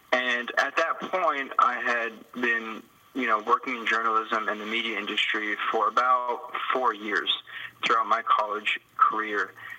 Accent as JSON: {"language": "English", "town": "Los Angeles", "region": "California", "country": "United States", "tie": "born or raised there", "lives_now": "Tel Aviv, Israel", "said": "I'm originally from Los Angeles, born and raised, and studied journalism at San Diego State University. But right now I'm actually in Tel Aviv."}